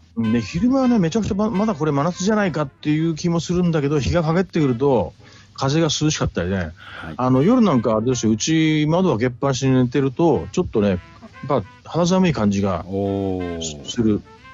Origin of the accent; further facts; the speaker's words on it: Kawagoe, Saitama, Japan; 私、地元川越なんですけどね、